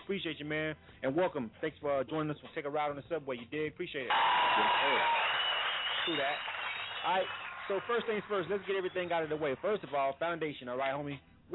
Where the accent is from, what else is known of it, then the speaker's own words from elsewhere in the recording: Florida, United States; I'm from Florida anyway.